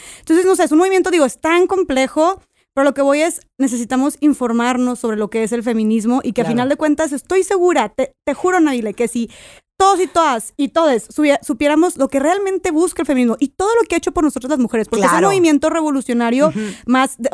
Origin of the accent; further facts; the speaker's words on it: Monterrey, Nuevo León, Mexico; soy de Monterrey, tengo 26 años